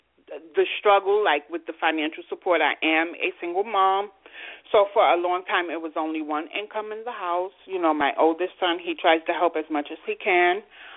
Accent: Bronx, New York, United States; also born or lived in Brooklyn; I am a Bronx diva, but I did live in Brooklyn for 3.5 years, but I'm mainly from the Bronx. I do not want to leave the Bronx, you know, as long as I'm in New York City

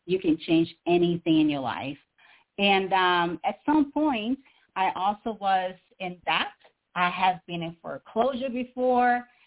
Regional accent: Brazil; English is a second language; poverty in a third world country in Brazil, South America. So you're going to hear a little bit of my accent. I was raised by a single mom who couldn't write and read.

